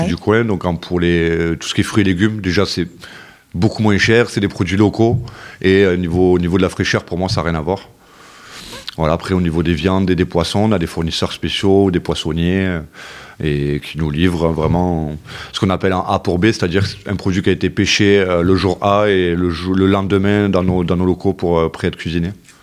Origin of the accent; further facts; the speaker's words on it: Nîmes, Occitanie, France; born there; Je suis Nîmois de naissance.